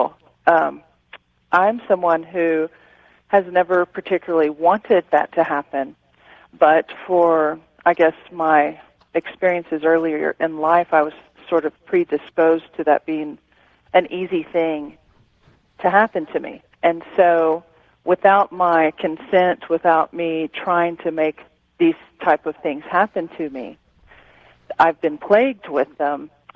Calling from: Santa Fe, New Mexico, United States; I'm calling from Santa Fe.

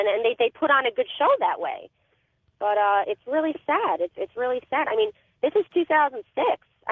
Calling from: Farmington, Connecticut, United States; I'm calling from Farmington, Connecticut.

